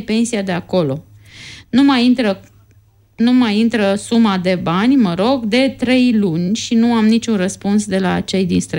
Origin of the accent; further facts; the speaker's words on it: Suceava, Suceava County, Romania; sunt din Suceava. Am lucrat în străinătate. Am 36 de ani.